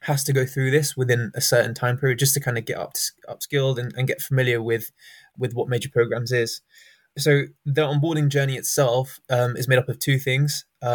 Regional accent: London, United Kingdom; So I'm coming from London, West London.

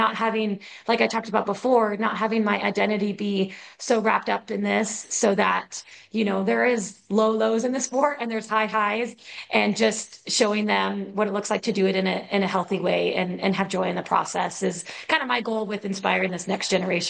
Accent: United States; It's really difficult to get into Diamond League races, especially as an American.

